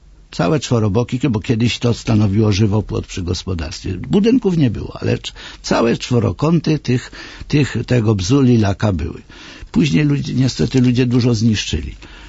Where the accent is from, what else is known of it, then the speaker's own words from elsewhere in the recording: Greater Poland Voivodeship, Poland; born there; ja się urodziłem nad jeziorem, które się nazywało Piotrowskie, a żadnego Piotrowa nie było. Ale historycznie było Piotrowo. To była osada leśna i przylegała do jeziora.